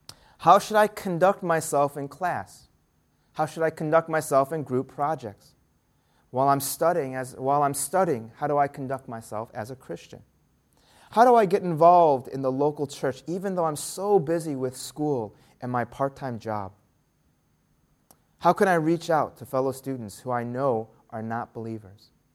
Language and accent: English; United States; I grew up in the United States. I did a lot of grilling outside.